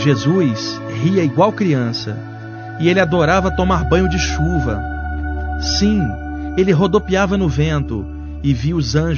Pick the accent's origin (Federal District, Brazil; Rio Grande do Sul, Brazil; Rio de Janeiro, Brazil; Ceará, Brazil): Rio de Janeiro, Brazil; eu sou carioca, eu nem me lembrava desse feriado, cara.